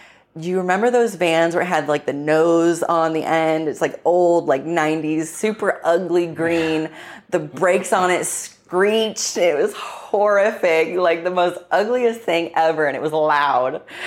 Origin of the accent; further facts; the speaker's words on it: New Washington, Ohio, United States; Lived there for like the beginning of my life. And then the last half, I moved to another small town called New Washington, Ohio. Same thing, super small population.